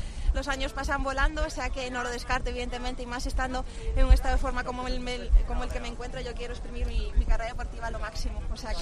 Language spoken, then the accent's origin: Spanish; Aldán, Galicia, Spain; gracias a mi pueblo Aldán, Cangas, Ogrove